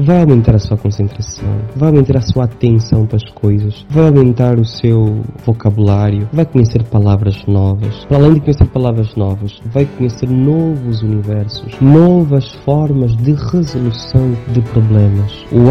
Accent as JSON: {"language": "Portuguese", "town": "Lobito", "region": "Benguela", "country": "Angola", "tie": "born there", "said": "nasci no Lobito, propriamente no bairro São João Batista, sou angolano, entretanto, cidadão do mundo"}